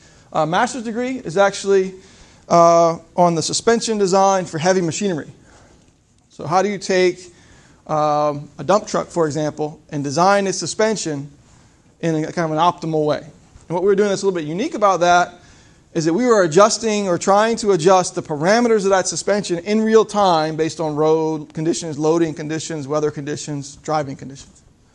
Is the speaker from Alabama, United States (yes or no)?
no; Virginia, United States; I'm actually from Southern Virginia, just south of Richmond.